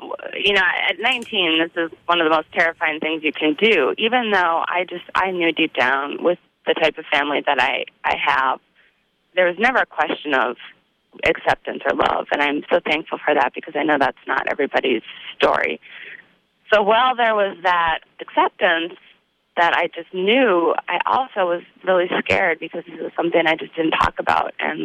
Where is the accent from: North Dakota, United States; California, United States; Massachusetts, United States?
North Dakota, United States; I happen to be gay, and I, you know, growing up in North Dakota, I didn't talk about it ever.